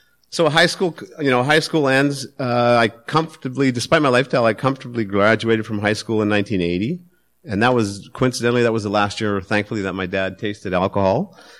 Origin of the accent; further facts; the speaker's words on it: Port Alberni, British Columbia, Canada; I was born in Alberni and raised in a Catholic family with a brother and two sisters.